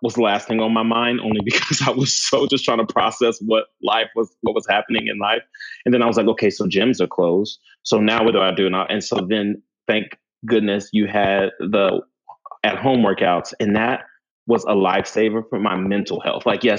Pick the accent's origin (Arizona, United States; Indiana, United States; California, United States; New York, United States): New York, United States; And I can say being a New Yorker coming here, especially during this pandemic